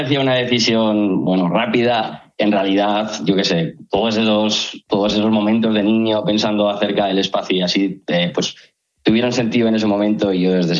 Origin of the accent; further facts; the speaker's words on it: Alfaro, La Rioja, Spain; yo soy un chico de Alfaro, que queda muy lejos de Tokio.